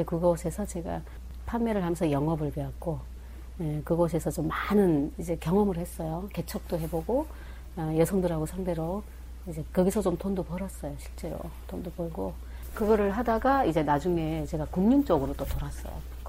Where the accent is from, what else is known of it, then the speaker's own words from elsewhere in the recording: Chongjin, North Hamgyong, North Korea; accent: Hamgyong; also born or lived in Kimchaek; now in South Korea; 아, 저기 함경도 출신이라서 함경도 이제 청진에서 왔기 때문에 그 김책에서 태어났고 또 청진에서 살기도 했어요. 그래서 그쪽에서 와서 굉장히 함경도 말투가 너무 심각했어요.